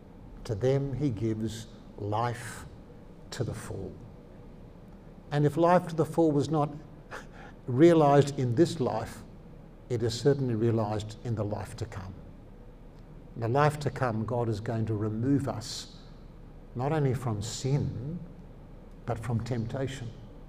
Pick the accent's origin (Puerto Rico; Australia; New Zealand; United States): Australia; Sydney, New South Wales; It's not just a microcosm of what's happening in Brisbane, and I come from Sydney.